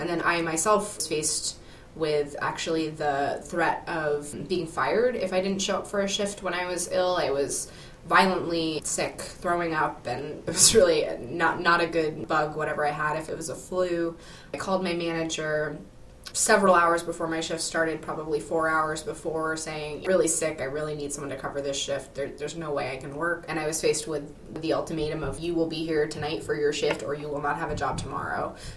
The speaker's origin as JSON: {"language": "English", "town": "Lewiston", "region": "Maine", "country": "United States", "said": "I'm from Lewiston, Maine, and this is my paid sick day story. I worked at a restaurant in Lewiston for well over 5 years"}